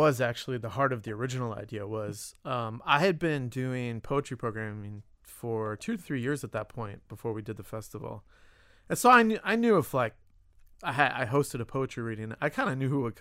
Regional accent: Boca Raton, Florida, United States; born and raised in Boca. Could not wait to leave South Florida.

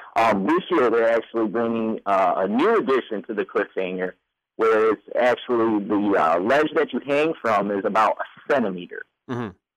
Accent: East Lansing, Michigan, United States; I am from East Lansing, born and raised. I haven't left.

